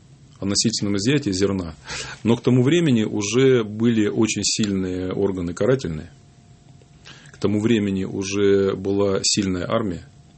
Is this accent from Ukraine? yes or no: no; Altai Krai, Russia; Кстати, тоже это связано с моей малой родиной, с Алтаем.